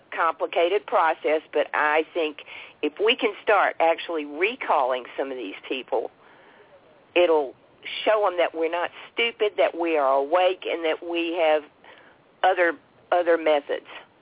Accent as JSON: {"language": "English", "country": "United States", "said": "I take exception with we as the American people."}